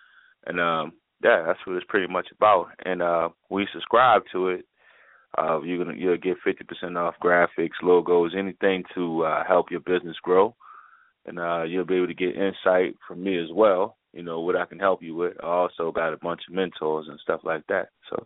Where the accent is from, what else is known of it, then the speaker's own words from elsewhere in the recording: New Orleans, Louisiana, United States; I'm from New Orleans, and I got hired at a strip club, right?